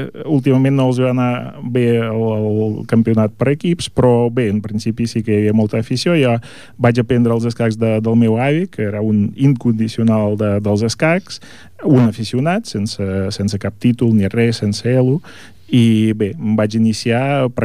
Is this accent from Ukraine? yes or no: yes; Ukraine; Catalan is a second language; moved away as an adult; now in Spain; vaig néixer a Ucraïna, vaig viure allà 30 anys, vaig fer la carrera de matemàtiques allà a la universitat